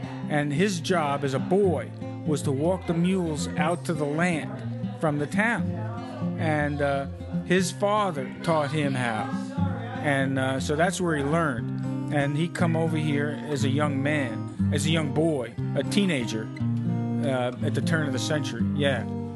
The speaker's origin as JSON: {"language": "English", "town": "Brooklyn", "region": "New York", "country": "United States", "tie": "born or raised there", "said": "And I grew up in Brooklyn, and my grandfather used to make wine in the basement of an Italian slum, 993 Pacific Street."}